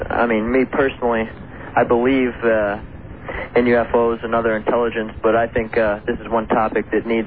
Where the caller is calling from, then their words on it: Columbia, Missouri, United States; I'm calling from Columbia, Missouri. I'm a 16-year-old science student here